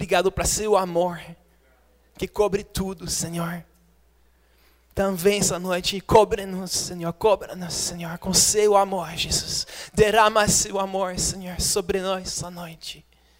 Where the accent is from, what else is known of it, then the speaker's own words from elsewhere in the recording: Switzerland; Portuguese is a second language; eu sou da Suíça, então meu português é aquele suíço.